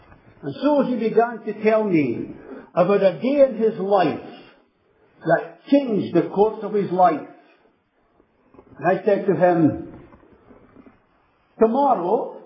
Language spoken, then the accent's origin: English; Lochore, Scotland, United Kingdom; He's older than me, of course, but we grew up in Lochore together.